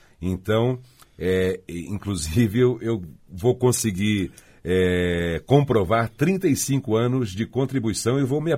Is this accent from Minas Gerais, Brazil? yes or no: yes; Poços de Caldas, Minas Gerais, Brazil; Sou de Poços de Caldas.